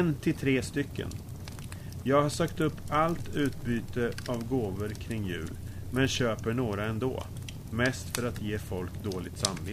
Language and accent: Swedish; Örebro, Örebro County, Sweden; now in Norrköping, Sweden; jag är från Örebro, mitt i Sverige. Jag är lite lagom och nu är jag i Norrköping